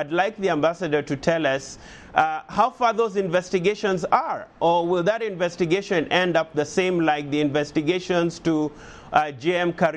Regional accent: Nairobi, Kenya; born there; Yes, I was born in Nairobi, and I'm very familiar with that police violence.

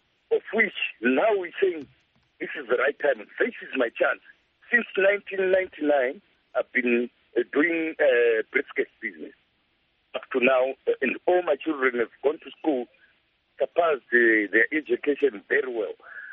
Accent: Zimbabwe; My father came from Mozambique. I was born in Zimbabwe. I grew up in Zimbabwe, educated in Zimbabwe, and working in Zimbabwe.

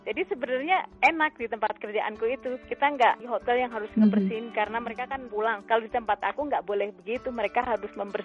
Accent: Indonesia; Indonesian is a second language; moved away; Aku dari Indonesia, bahasa Inggrisku kurang bagus. Sekolah juga lulusan cuma SMA saja kan.

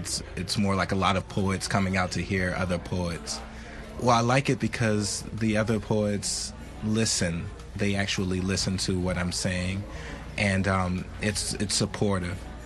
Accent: Washington, District of Columbia, United States; And I'm from Washington, D.C. I was born in 1976.

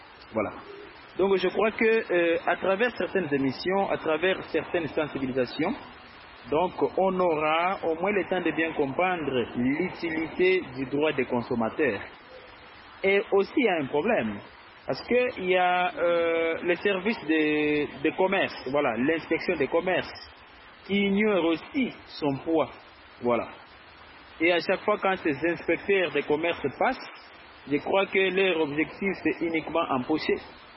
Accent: DR Congo; ici chez nous en RDC

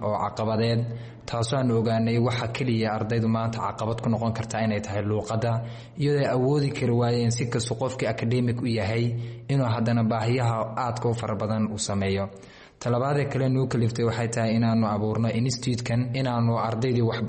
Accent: Garissa, Garissa County, Kenya; also born or lived in Nairobi; waxaan ka imid dalka Kenya gaar ahaan magaalada Garissa iyo Nairobi aan labada wax soo bartay

